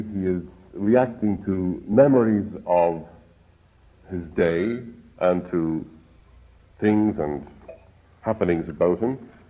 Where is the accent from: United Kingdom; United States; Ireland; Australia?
Ireland; many of the details of my own experience, which of course is that of one born and bred in Ireland, are brought into use